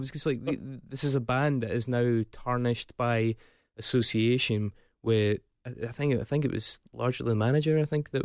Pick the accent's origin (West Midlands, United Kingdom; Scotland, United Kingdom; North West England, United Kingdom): Scotland, United Kingdom; Well, I'm Scottish.